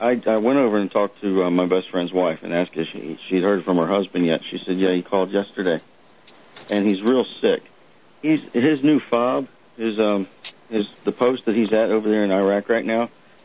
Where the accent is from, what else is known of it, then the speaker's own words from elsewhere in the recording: Cocoa Beach, Florida, United States; That I come from Cocoa Beach in the Orlando area.